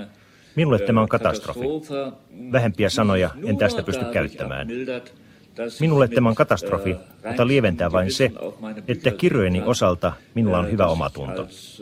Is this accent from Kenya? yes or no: no; Greifswald, Mecklenburg-Vorpommern, Germany; now in Berlin, Germany; Olen kotoisin pikkukaupungista, DDR:n pohjoisosasta, Greifswaldista, ja vasta tullessani Berliinin opiskelemaan törmäsin ensi kertaa asioihin